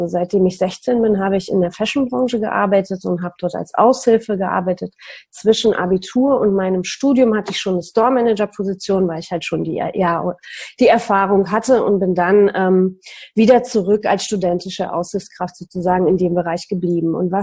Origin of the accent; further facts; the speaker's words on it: Poland; born there; German is a second language; Ich bin in Polen geboren, in dem System des Kommunismus.